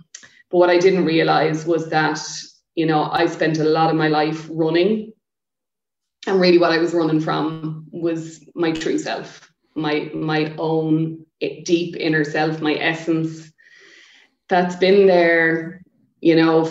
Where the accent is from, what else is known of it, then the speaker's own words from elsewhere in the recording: Leinster, Ireland; So I'm the youngest of four and I grew up in Wicklow.